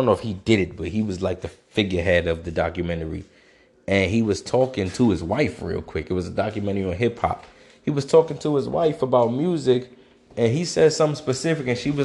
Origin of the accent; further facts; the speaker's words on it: Brooklyn, New York, United States; as a child, I grew up in Brooklyn and I'm black, so nobody was listening to this music.